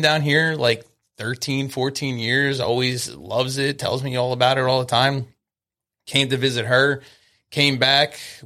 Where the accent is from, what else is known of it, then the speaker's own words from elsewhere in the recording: New Jersey, United States; And so I grew up in North Jersey my whole life. I was only about 15 minutes from New York City